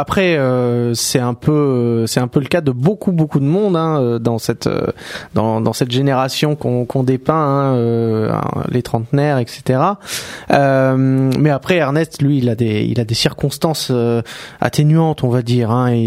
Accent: Bordeaux, Nouvelle-Aquitaine, France; vu que je suis bordelais, elle s'est jouée déjà à Bordeaux

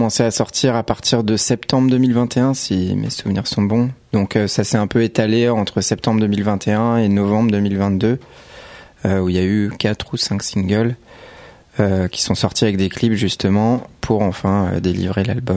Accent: Paris, Île-de-France, France; Paris, région parisienne

